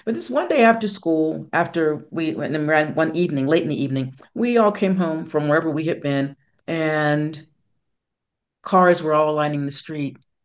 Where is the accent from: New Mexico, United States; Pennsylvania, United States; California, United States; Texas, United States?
Pennsylvania, United States; Pittsburgh; I spoke about being an only child growing up in Pittsburgh and whatnot.